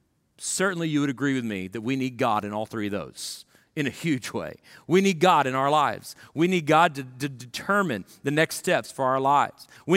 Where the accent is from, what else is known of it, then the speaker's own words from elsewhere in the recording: Florida, United States; now in East Texas, United States; You know, I'm from Florida. We don't have any mountains. For that matter, we live in East Texas.